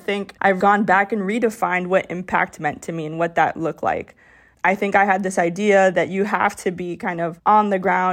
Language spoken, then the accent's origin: English; Miami, Florida, United States; So I was considering either moving to my hometown of Miami, Florida